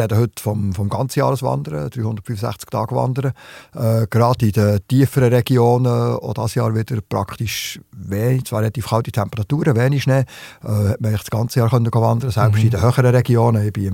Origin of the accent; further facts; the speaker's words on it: Switzerland; also bei uns in der Schweiz, aber auch südlich von uns sehr warm wird